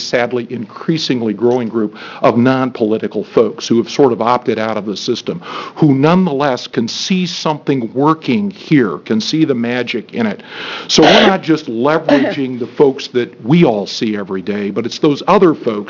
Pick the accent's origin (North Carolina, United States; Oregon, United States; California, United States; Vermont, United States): Oregon, United States; Eugene; But Eugene, in particular, and I'll pick on my hometown